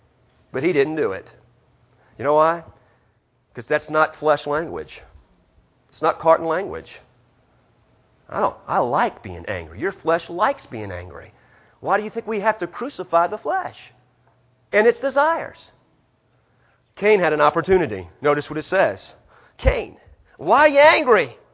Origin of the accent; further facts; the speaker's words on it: New Orleans, Louisiana, United States; also born or lived in Houston; I'm a city boy. I was born and raised in New Orleans, Houston.